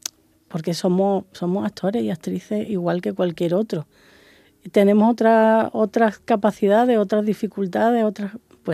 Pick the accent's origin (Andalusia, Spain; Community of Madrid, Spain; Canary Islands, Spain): Andalusia, Spain; Córdoba; now in Málaga, Spain; 5 años, soy de Córdoba, sí.